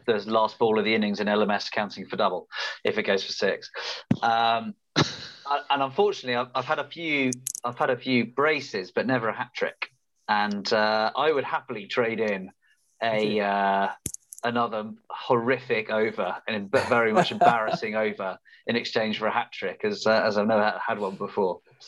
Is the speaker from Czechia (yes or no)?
no; England, United Kingdom; I mean, I'm not just saying this as an Englishman who would have loved to see England potentially get there